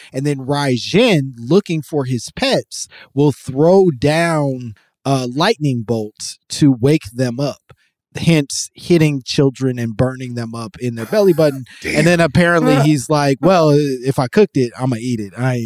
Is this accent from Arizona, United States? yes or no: no; Chicago, Illinois, United States; Chicago. Yeah.